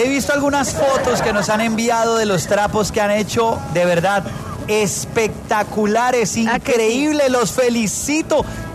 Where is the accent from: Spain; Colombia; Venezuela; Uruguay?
Colombia; Toda última hora como buenos colombianos.